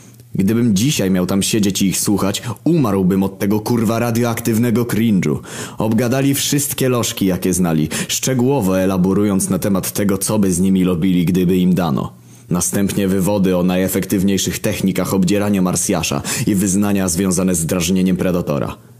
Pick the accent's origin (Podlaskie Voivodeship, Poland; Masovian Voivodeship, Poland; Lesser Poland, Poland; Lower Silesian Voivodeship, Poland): Lower Silesian Voivodeship, Poland; posiada trochę więcej rzeczy do zobaczenia niż jest u nas we Wrocławiu, czy w którymkolwiek podobnych rozmiarów mieście. To znaczy, mieszkałem i chodziłem do szkoły pod Wrocławiem, ale uwierzcie, że wiem, o czym mówię.